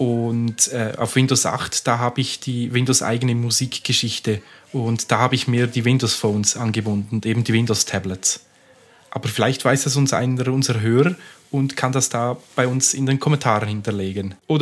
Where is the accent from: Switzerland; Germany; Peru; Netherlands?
Switzerland; Genau, bei uns in der Schweiz gibt es von der Bundesbahn, SBB wird die so genannt, ein gratis WLAN.